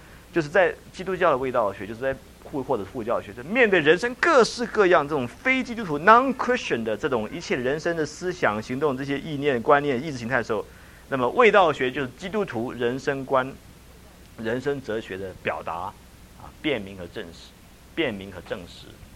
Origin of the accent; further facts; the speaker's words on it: China; 所以你知道，有的时候在这个我们中国人呢很幽默哈。